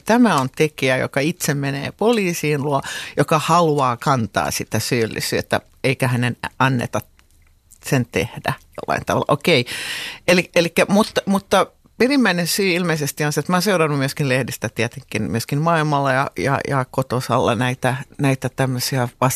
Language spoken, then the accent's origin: Finnish; Helsinki, Uusimaa, Finland; mä olen itä-helsinkiläinen, mä tulen Puotilasta